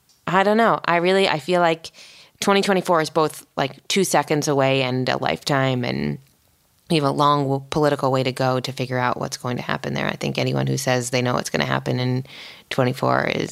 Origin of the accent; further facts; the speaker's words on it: East Coast, United States; now in California, United States; I obviously am new to California. I grew up on the East Coast where there's weather.